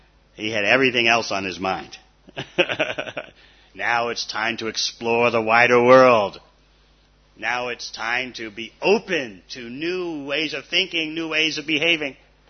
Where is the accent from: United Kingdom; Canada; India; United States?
India; I mean, I'm from India. We all know Krishna.